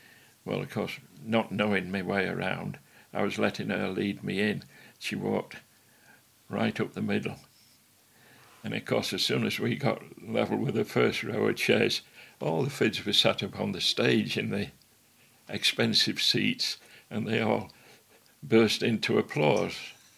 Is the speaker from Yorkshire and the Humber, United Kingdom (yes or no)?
yes; Kirk Sandall, Yorkshire and the Humber, United Kingdom; Well, I was born in Kirksandel, so I went to the infant and the junior school there, which is the next village here.